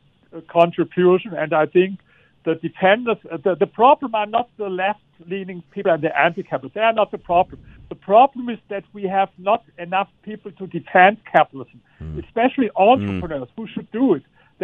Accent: Germany; English is a second language; for example, I come from Germany.

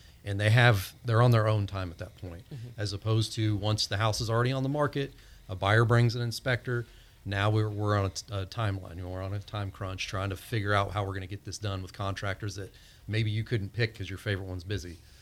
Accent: Indiana, United States; now in Florida, United States; here in Florida, I know because I'm a transplant from Indiana.

